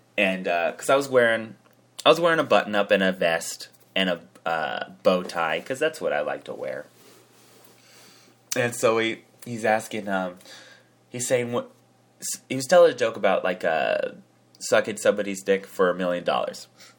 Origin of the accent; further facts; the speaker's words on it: Las Vegas, Nevada, United States; Where did this happen? Where are you from? I'm like, Las Vegas.